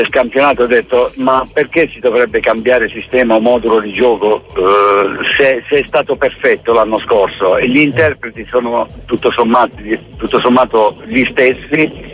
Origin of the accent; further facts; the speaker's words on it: Basilicata, Italy; Noi siamo lucani, naturalmente